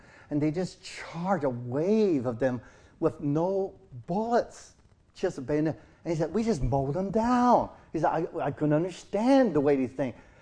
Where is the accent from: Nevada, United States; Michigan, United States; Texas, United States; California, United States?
California, United States; East Los Angeles; I grew up in East